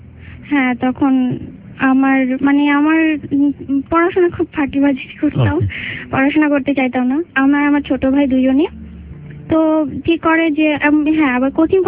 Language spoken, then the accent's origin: Bangla; Dhaka, Dhaka Division, Bangladesh; আমার জন্ম আমার নানুর বাড়িতে, আমি বড় হয়েছি ঢাকায়, আমরা স্থানীয়। আমার একটা মানে জয়েন্ট ফ্যামিলিতে বড় হয়েছি